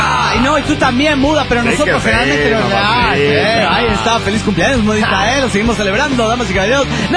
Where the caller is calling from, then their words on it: Guadalajara, Jalisco, Mexico; desde Guadalajara, Jalisco, México.